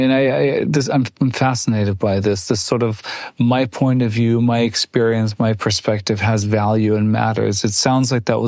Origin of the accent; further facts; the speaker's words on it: Germany; moved away as an adult; So I grew up in Germany, went to the U.S. for college.